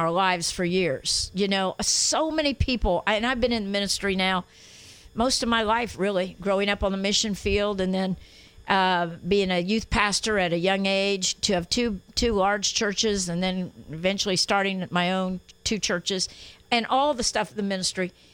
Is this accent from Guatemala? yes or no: yes; Guatemala; I grew up in Central America as a missionary's daughter, so Guatemala.